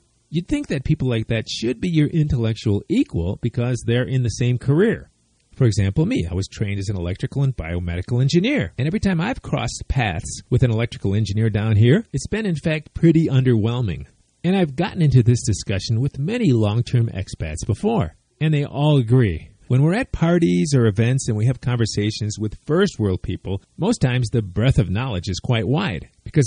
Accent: Chicago, Illinois, United States; That's not to say back in my hometown of Chicago, I wasn't at a lot of parties where I ran into the same roadblock

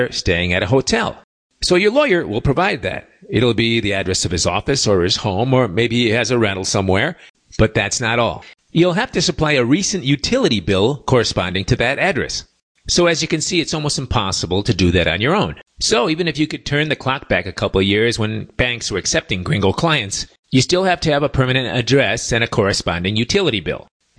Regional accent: Chicago, Illinois, United States; I'm from Chicago, so I like to keep that word ain't alive.

